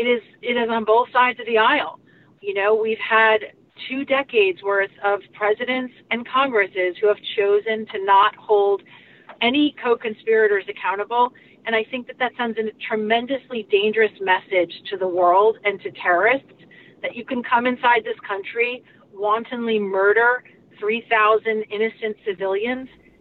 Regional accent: United States; as an American citizen, we live in the United States of America, which is supposed to be a democracy based upon the rule of law.

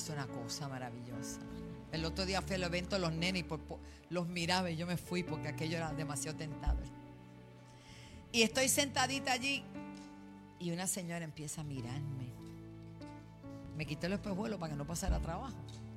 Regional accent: Bayamón, Puerto Rico; Hay un lugar cerca de donde yo me crié, en Bayamón Garden

